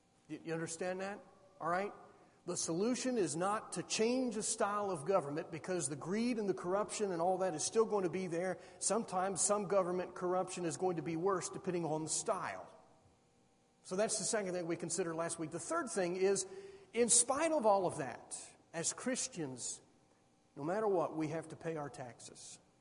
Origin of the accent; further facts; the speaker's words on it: Columbus, Ohio, United States; I grew up in Columbus.